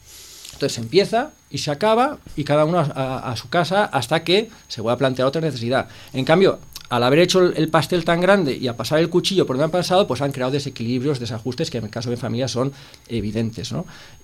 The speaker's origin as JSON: {"language": "Spanish", "town": "Sitges", "region": "Catalonia", "country": "Spain", "said": "Claro, yo soy de Sitges, pero no vivo mucho por aquí, pero mis padres sí."}